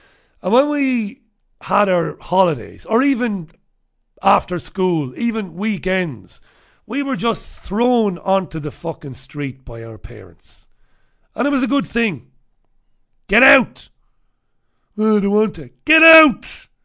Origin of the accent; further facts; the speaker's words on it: Waterford, Munster, Ireland; I grew up in Ballybeg in Waterford City. I grew up in Ballybeg on Priory Lawn in Ballybeg. Ballybeg is a big housing estate, and it's comprised of lots of different neighbourhoods.